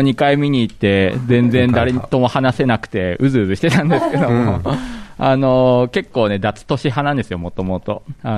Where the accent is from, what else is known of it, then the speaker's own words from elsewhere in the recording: Tokyo, Japan; born there; 僕東京生まれで西東京と東東京の対立とかもあったりして、東京の場所性みたいなのをずっと感じ続けているっていう気持ちも一方であって、